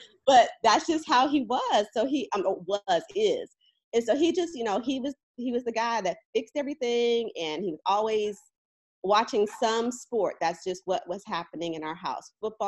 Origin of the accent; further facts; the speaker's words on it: Las Vegas, Nevada, United States; I'm from Las Vegas, so, you know, entertainment was the name of the game.